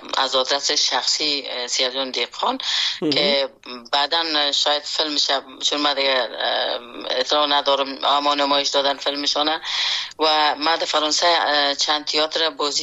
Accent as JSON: {"language": "Persian", "country": "Afghanistan", "tie": "born or raised there"}